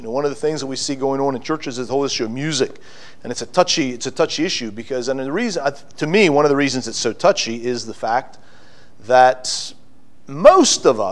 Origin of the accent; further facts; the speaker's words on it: United States; I grew up in America. I learned a culture. Now I go to a new culture.